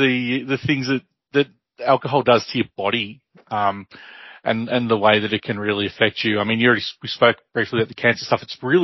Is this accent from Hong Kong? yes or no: no; Australia; one of two Australian born people in the place and the only male.